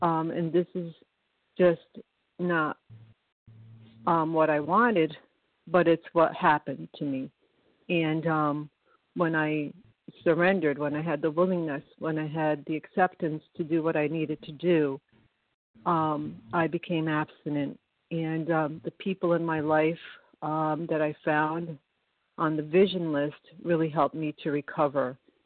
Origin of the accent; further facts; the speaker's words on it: New York, United States; I'm from New York.